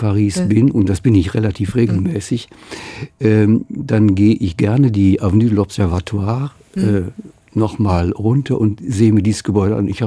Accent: Oberhausen, North Rhine-Westphalia, Germany; unsere Mitgliedschaft in der katholischen Jugend in meiner Heimatstadt Oberhausen

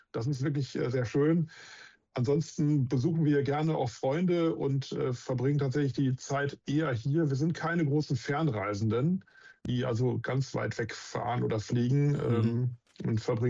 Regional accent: Wesel, North Rhine-Westphalia, Germany; also born or lived in Hamm; Geboren bin ich in Hamm-Westfalen, gar nicht so weit weg von hier, aber aufgewachsen in Wesel am Niederrhein, wo mein Vater damals in der Nähe gearbeitet hat.

